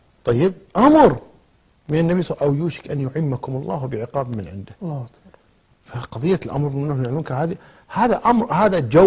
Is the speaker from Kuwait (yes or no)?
yes; Kuwait; عندنا في الكويت